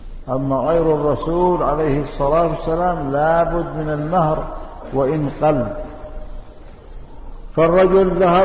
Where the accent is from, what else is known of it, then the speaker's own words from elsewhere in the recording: Yemen; أنا دائما أنصح طلاب العلم عندنا في اليمن